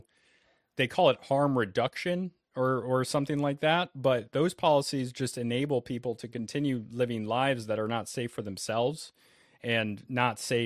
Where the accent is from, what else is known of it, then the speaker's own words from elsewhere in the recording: East Coast, United States; now in Seattle, United States; Like I'm from the East Coast, man.